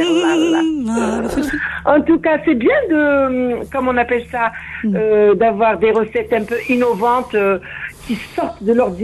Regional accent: Algeria; moi je suis algérienne

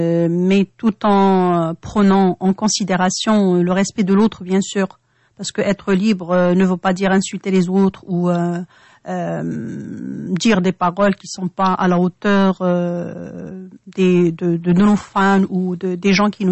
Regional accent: Morocco; parce que moi je suis marocaine, c'est tout.

